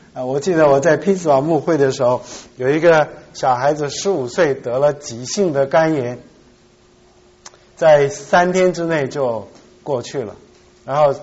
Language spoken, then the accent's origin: Chinese; South Korea; also born or lived in Shandong, China; 我是山东人，在韩国长大，我是吃辣椒长大，所以会做韩国泡菜。